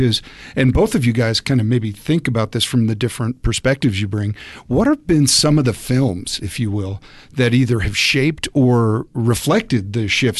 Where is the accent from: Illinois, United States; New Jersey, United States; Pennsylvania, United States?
New Jersey, United States; I'm from New Jersey, please.